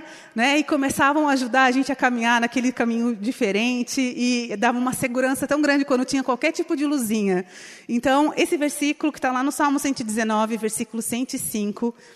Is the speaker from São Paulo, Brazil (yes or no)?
yes; São Paulo, Brazil; moved away; also born or lived in Guarapuava; Eu sou do interior de São Paulo. E a gente ia para umas regiões, assim, tipo, de umas montanhas.